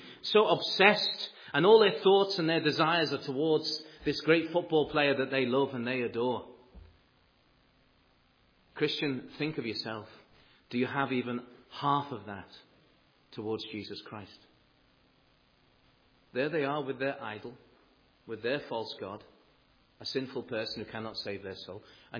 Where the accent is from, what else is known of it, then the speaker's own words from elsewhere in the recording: Liverpool, North West England, United Kingdom; I remember growing up in Liverpool